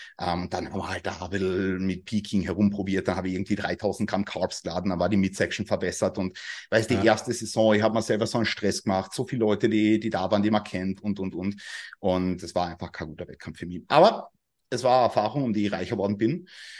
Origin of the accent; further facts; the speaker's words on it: Carinthia, Austria; moved away as an adult; now in Vienna, Austria; ich bin aus Wien. Also eigentlich bin ich nicht aus Wien. Eigentlich bin ich aus Kärnten. Das ist im Süden Österreichs. Ja, aber bin nach Wien gezogen im Jahre 2019.